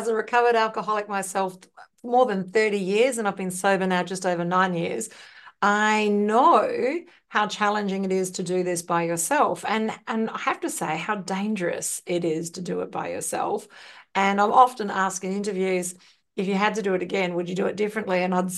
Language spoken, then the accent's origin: English; Ireland; because I'm Irish, you're Irish.